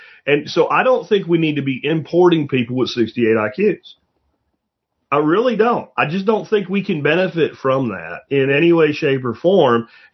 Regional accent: Venezuela; moved away; Like, I'm from Venezuela. I grew up in Venezuela. I had to flee.

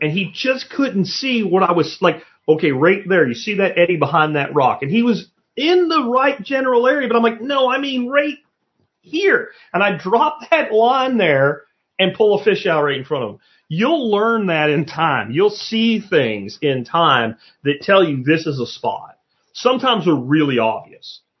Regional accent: Florida, United States; also born or lived in Pennsylvania; When I was a kid growing up in Florida and Pennsylvania, we never had a lot of money.

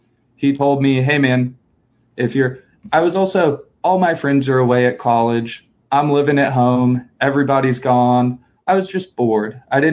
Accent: Leander, Texas, United States; I grew up in Central Texas in a town called Leander right outside Austin.

